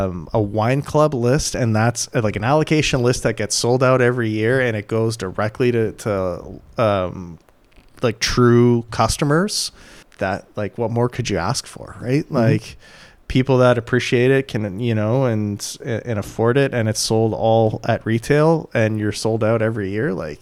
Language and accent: English; Toronto, Ontario, Canada; I came from, even though it was like a blue collar working class, I came from like a more hustle culture growing up in Toronto.